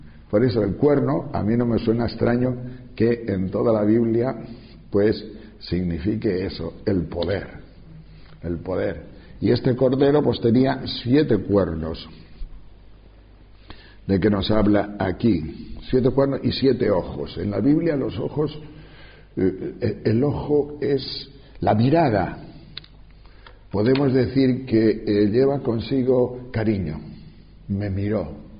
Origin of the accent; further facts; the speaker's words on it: Tejerina, Castile and León, Spain; Yo soy de cultura agrícola, porque yo soy de un pueblo de León, que es Tejerina, y en mi pueblo pues no ha habido nunca nada más que vacas, ovejas y cabras.